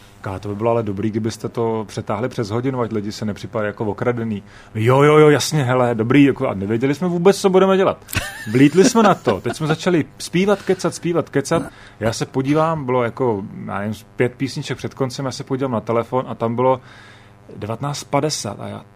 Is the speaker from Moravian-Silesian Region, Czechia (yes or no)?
no; Valašské Meziříčí, Zlín Region, Czechia; já jsem z Valašského Meziříčí